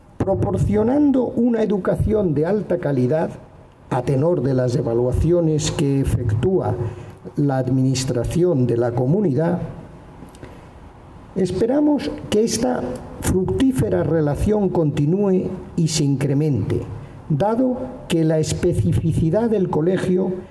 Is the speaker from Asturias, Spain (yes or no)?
no; Madrid, Community of Madrid, Spain; Como madrileños y españoles judíos, nos aprestamos a celebrar nuestro Año Nuevo 5780.